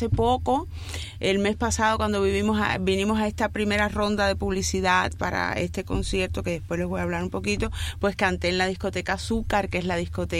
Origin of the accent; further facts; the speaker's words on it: Cuba; las personas con las que yo crecí y me crié en Cuba.